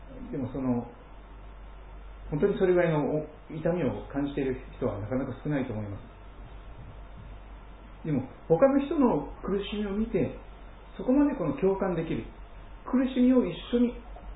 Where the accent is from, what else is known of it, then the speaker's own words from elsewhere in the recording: Kochi, Japan; born there; 私はその父さんの講師で生まれましたからね、土佐の高知の